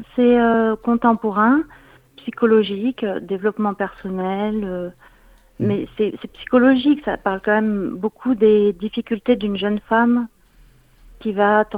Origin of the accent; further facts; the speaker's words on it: Bordeaux, Nouvelle-Aquitaine, France; also born or lived in Hauts-de-Seine; Alors oui, c'est vrai que je suis née dans les Hauts-de-Seine. J'ai ensuite grandi à Bordeaux de mes 2 ans à mes 28 ans. Et je suis venue en Dordogne